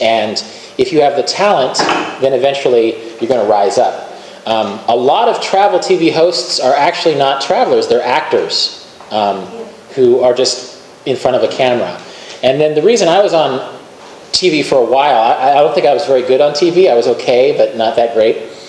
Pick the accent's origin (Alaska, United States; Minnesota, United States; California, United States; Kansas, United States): Kansas, United States; I spent a lot of time, having grown up in Kansas, I spent a lot of time in Colorado when I was young, and it's a terrific place.